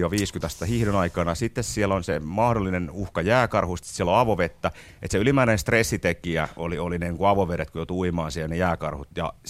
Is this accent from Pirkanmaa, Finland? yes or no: yes; Nokia, Pirkanmaa, Finland; Eli Nokialla on kukkeimman nuoruuteni viettänyt, siellä olin Pirkanpojissa.